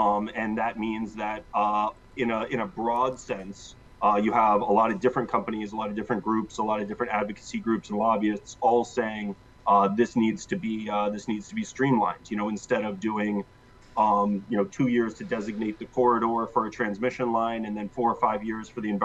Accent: Alaska, United States; now in New York City, United States; My wife is from here in New York City. I'm from Alaska.

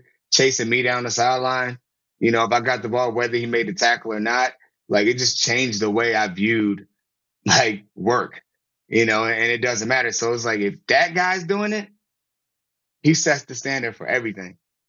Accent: Virginia, United States; I'm from Virginia and I was in Baltimore

